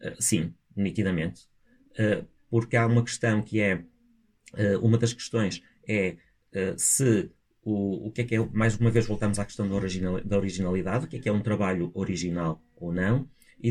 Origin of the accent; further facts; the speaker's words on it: Portugal; como eu sou português de Portugal, toda a gente vai perceber que isto não foi produzido por mim